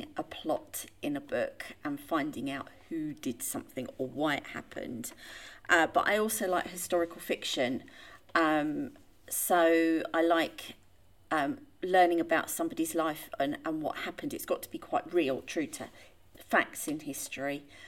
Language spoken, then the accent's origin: English; Bishop's Stortford, East of England, United Kingdom; I've always lived in Hertfordshire, and I grew up in Bishop Stortford. That's where I went to school when I was younger. But now I live the other side of Hertfordshire, near Welwyn Garden City.